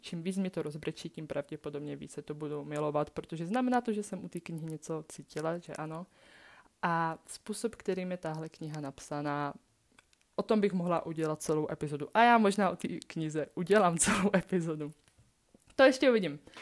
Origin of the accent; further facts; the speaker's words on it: Moravia, Czechia; accent: Moravian; now in Prague, Czechia; Já si furt myslím, že je mi prostě 18-19. Takže tak, jsem z Moravy, ale studuju v Praze.